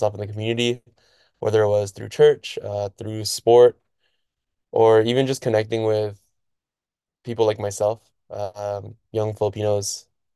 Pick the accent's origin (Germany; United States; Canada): Canada; Vancouver, British Columbia; I'm 24 and was born and raised here in Vancouver, specifically the Mount Pleasant area. I was raised here, like I said, and I've lived here ever since.